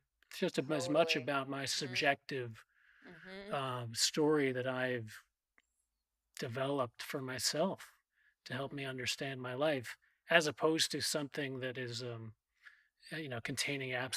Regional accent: Scarsdale, New York, United States; It was very much about growing up in Scarsdale and my family.

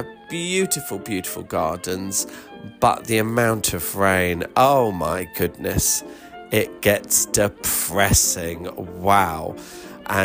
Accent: Storrington, South East England, United Kingdom; Well, as you know, I am British. I am from West Sussex, in a little village called Storrington, and it's a beautiful place. It's on the South Downs, and actually Storrington means home of the storks.

